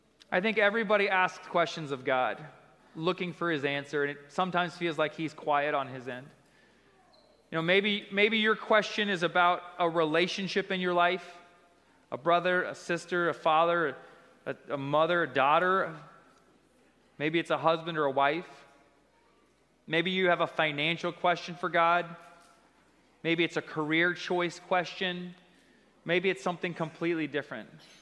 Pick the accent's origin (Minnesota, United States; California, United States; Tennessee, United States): Tennessee, United States; Greeneville; I grew up in Greenville, Tennessee. It's an incredible church family.